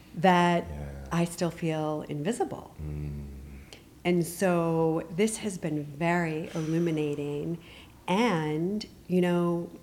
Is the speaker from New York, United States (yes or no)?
no; Connecticut, United States; Yeah, I grew up in Connecticut.